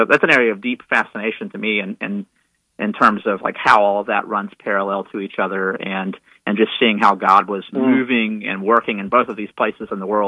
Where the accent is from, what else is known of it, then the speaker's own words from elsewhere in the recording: United States; just as someone who's, you know, as an American, Marcus